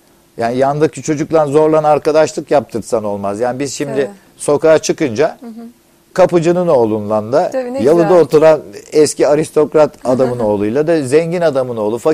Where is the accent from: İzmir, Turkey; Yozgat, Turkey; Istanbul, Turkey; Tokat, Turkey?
Istanbul, Turkey; Anadolu Hisarı; Güzel bir balıkçı kasabasıydı yani Anadolu Hisarı. Yani benim çocukluğum orada geçti.